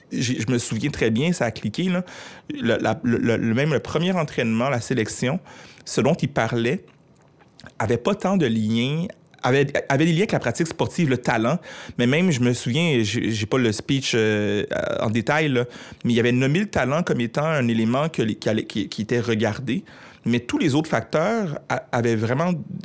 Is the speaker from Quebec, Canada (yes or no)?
yes; Montreal, Quebec, Canada; j'ai grandi dans le nord-est de Montréal, j'ai grandi à Anjou, qui n'est pas un environnement pauvre, c'est un environnement de classe moyenne, mais il y a des HLM, des habitations à loyer modique à Anjou